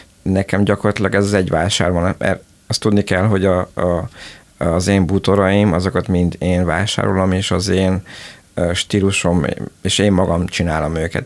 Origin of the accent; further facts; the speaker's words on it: Miercurea Ciuc, Harghita, Romania; mivel én erdélyi származású vagyok, csíkszeredai.